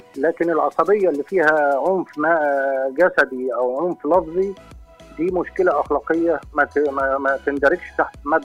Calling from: Sohag, Sohag Governorate, Egypt

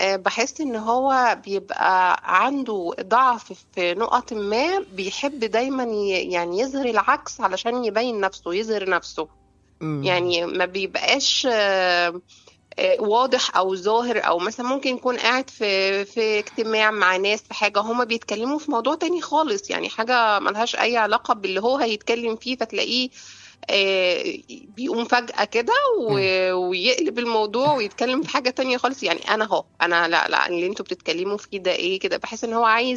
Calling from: Cairo, Cairo Governorate, Egypt; انا بكلمكم من هنا من القاهره

